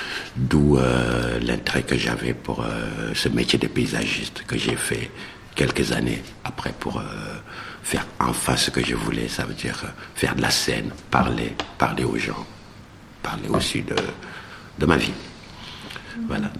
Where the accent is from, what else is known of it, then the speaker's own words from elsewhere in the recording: Senegal; moved away as an adult; now in France; Je suis d'origine sénégalaise. Donc, je suis né et j'ai grandi au Sénégal. Si je vais plus loin, je dirais que je suis Peul. Un Peul qui est né au Sénégal et grandi là-bas. Donc j'ai suivi toute ma scolarité au Sénégal